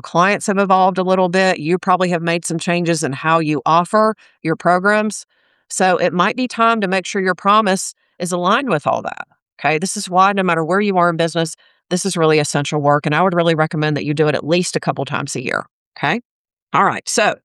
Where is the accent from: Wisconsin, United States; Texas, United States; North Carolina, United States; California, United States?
North Carolina, United States; I'm from North Carolina.